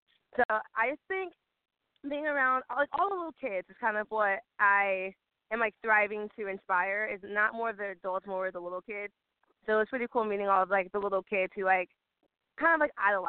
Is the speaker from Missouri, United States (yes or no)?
yes; Kansas City, Missouri, United States; she's from St. Louis, I'm from Kansas City.